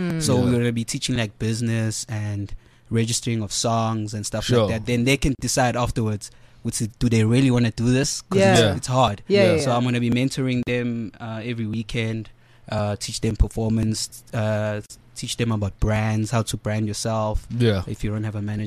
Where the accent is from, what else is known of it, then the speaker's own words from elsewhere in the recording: KwaZulu-Natal, South Africa; born in Nand. I stayed in Tuzuma, stayed in Mlazi. So like township life.